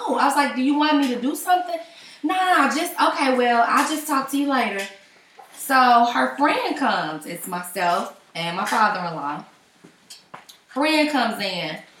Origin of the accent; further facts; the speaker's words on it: St. Louis, Missouri, United States; I don't know how you do it in New York, but I'm from St. Louis